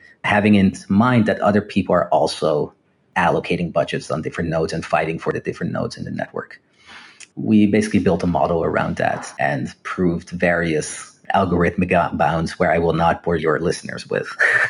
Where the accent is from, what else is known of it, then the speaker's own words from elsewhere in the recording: Amsterdam, North Holland, Netherlands; So I grew up in Amsterdam, in the Netherlands, as a U.S. citizen and as a Dutch citizen.